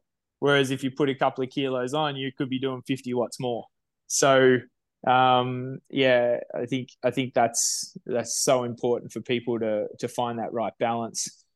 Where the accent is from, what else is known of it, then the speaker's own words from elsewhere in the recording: Australia; Well, as proud Australian, I think